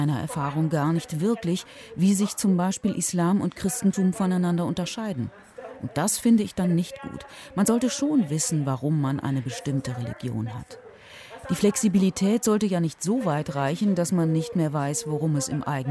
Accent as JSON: {"language": "German", "town": "Dortmund", "region": "North Rhine-Westphalia", "country": "Germany", "tie": "born or raised there", "also_born_or_lived": "Hamm", "lives_now": "Sierra Leone", "said": "Ich bin in Dortmund und Hamm aufgewachsen."}